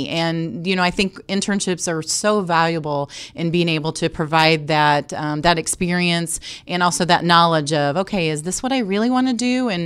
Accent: Indianapolis, Indiana, United States; I was able to come back here, back home. I am from Indianapolis, and do an internship here for the Pacers

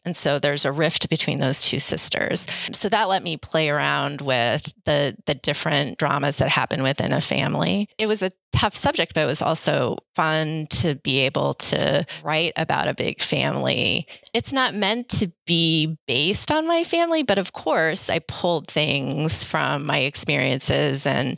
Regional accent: Saudi Arabia; when I was growing up in Saudi Arabia.

